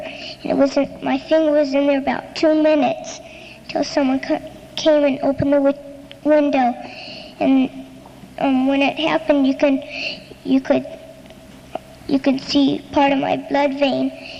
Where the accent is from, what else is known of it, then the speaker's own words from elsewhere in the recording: Red Valley, California, United States; I'm from Red Valley, California.